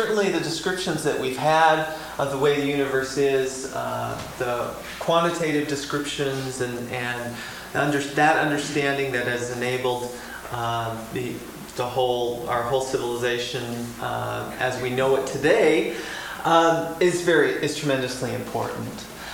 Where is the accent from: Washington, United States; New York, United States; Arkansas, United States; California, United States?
Washington, United States; Spokane; This is where I grew up in Spokane, Washington, the university there.